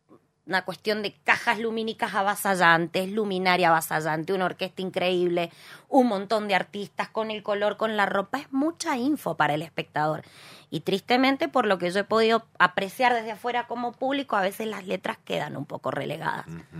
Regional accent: Mendoza, Argentina; quiero hablarle a mi mendocino como mendocina.

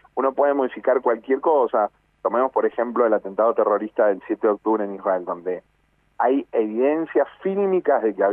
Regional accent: Argentina; que nos definen como argentinos

